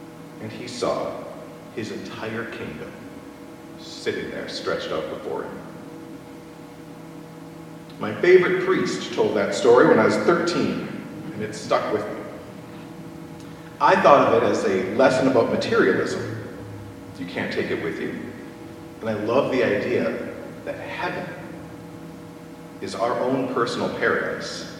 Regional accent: Stillwater, United States; I grew up in Stillwater, and my parish was St. Michael's Church.

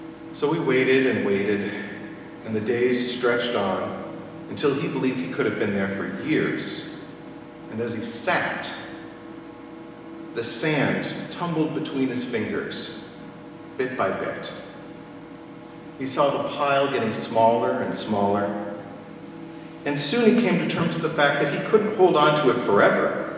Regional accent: Stillwater, United States; I grew up in Stillwater, and my parish was St. Michael's Church.

